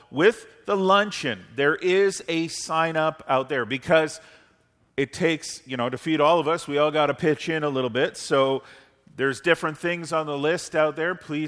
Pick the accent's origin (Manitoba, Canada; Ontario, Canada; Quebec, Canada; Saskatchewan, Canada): Ontario, Canada; Simcoe; But growing up in Simcoe, at Emmanuel Bible Church, one of my pastors was named Raymond Thompson.